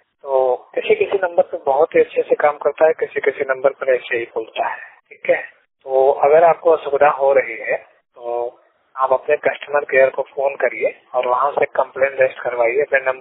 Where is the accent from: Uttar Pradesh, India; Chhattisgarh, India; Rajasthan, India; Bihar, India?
Uttar Pradesh, India; जैसे हम यूपी के रहने वाले हैं तो कोई एमपी से फोन करता है तो जल्दी उनको सुनाई नहीं देता है